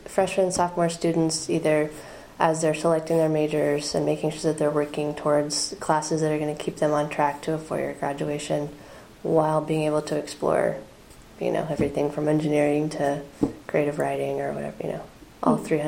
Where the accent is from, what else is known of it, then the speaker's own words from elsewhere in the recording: Ruidoso, New Mexico, United States; moved away as an adult; Yep, I'm from Ruidoso, New Mexico.